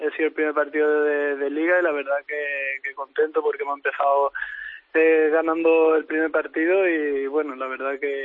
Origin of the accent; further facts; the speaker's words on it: Spain; now in Vietnam; creo que soy el único español que hay ahora mismo jugando al fútbol en Vietnam.